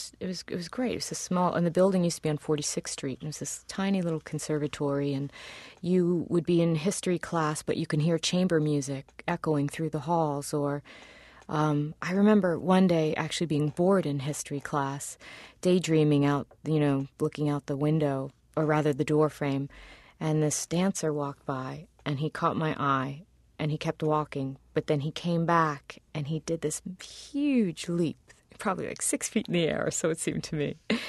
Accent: Flushing, New York, United States; I grew up in Queens. I grew up in Flushing, Queens, in the house my father grew up in.

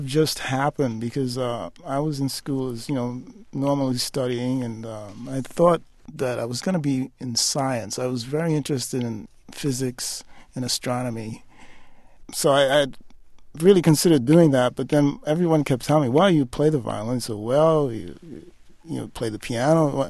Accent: St. Thomas, U.S. Virgin Islands; I used to teach in my hometown of St. Thomas, the Virgin Islands.

